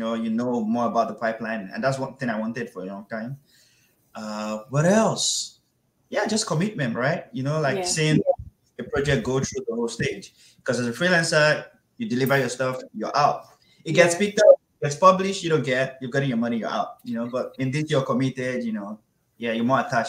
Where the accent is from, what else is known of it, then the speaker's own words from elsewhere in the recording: Nigeria; I loved the fact that I grew up in Nigeria